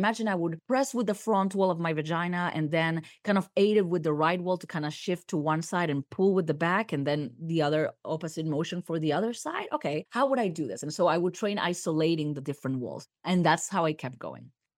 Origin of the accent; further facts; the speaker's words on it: Argentina; Because I'm from Argentina and we were in Buenos Aires at the time.